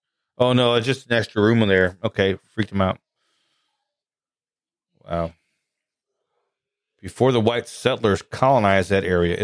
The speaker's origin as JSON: {"language": "English", "region": "Ohio", "country": "United States", "tie": "born or raised there", "said": "There was this town I grew up in Ohio, north of where we lived."}